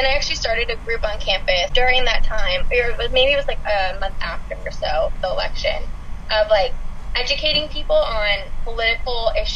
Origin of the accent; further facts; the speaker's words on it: Potomac, Maryland, United States; I guess I can start by growing up in Potomac, like you're right in the suburbs of DC.